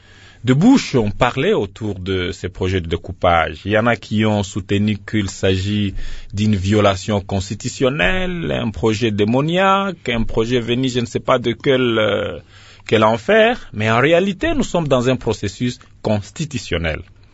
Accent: North Kivu, DR Congo; Il y a, dans ce qu'on constate chez nous, au Nord Kivu, une scission de fait.

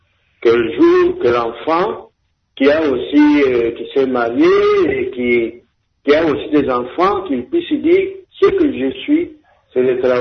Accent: Kasaï, DR Congo; Ici, chez nous, au Kassai, il y a des enfants qui vont dans les mines des diamants.

